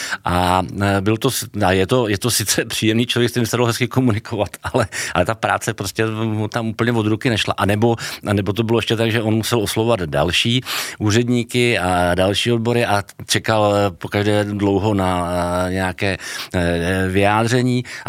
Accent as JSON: {"language": "Czech", "town": "Poděbrady", "region": "Central Bohemian Region", "country": "Czechia", "said": "Tak já jsem z Poděbrad, tak na Poděbradsku vím"}